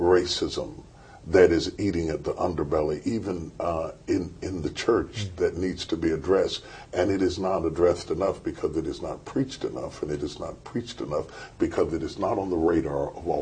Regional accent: West Virginia, United States; I grew up in West Virginia where there's 5% black

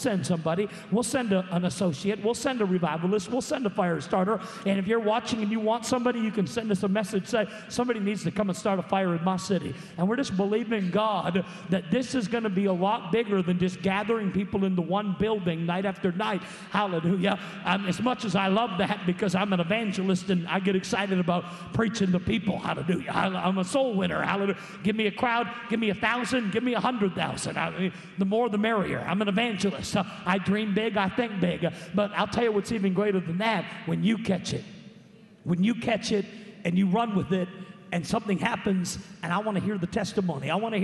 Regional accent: Alberton, Gauteng, South Africa; I am from Johannesburg, Alberton, in South Africa.

